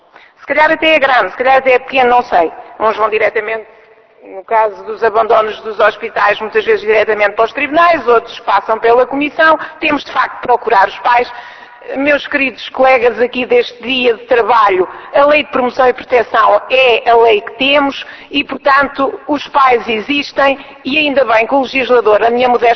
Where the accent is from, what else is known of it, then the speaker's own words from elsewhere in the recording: Portugal; Isto é lá na Caprina, na minha aldeia.